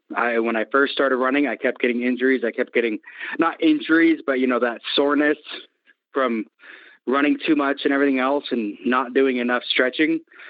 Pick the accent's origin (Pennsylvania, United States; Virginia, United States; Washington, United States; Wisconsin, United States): Washington, United States; Seattle; It's like, you know, going to Hawaii, it's hot and humid, and I'm from Seattle, so I'm not used to hot and humid.